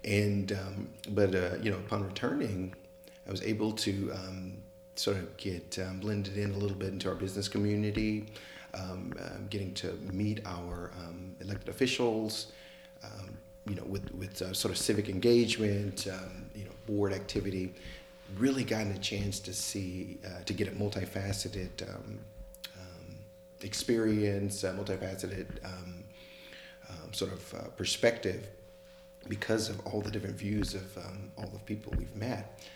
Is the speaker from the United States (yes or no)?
yes; Dallas, Texas, United States; now in Tallahassee, United States; Well, I'm from Dallas originally, and I came first in the late 90s